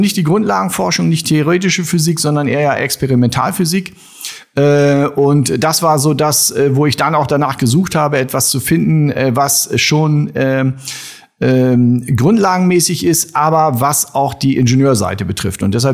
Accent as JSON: {"language": "German", "region": "Lower Saxony", "country": "Germany", "tie": "born or raised there", "said": "60 Jahre alt mittlerweile, verheiratet, 3 Kinder und gebürtiger aus Friese, dem hohen Nordwesten Deutschlands. Mit einer wunderschönen Kindheit in Ostfriesland."}